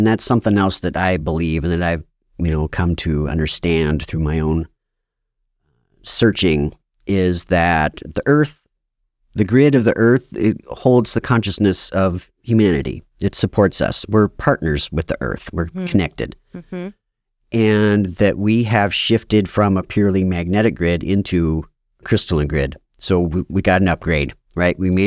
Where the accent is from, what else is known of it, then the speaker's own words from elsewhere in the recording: Livingston, Montana, United States; Yeah, I am born and raised in Livingston, Montana. Another very beautiful place on the earth, right on the Yellowstone River, north of Yellowstone Park.